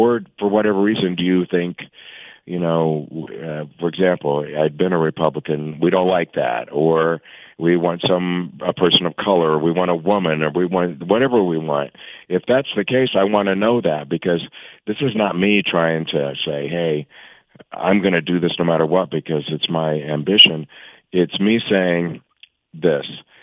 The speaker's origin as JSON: {"language": "English", "region": "Arizona", "country": "United States", "tie": "born or raised there", "said": "I grew up here in Arizona. I lived my whole life here"}